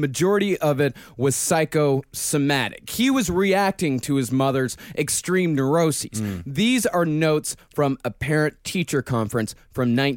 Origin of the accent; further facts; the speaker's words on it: Rochester, Texas, United States; Yeah, strangely enough, his hometown, Rochester, New York, same name as my hometown, Rochester, Texas.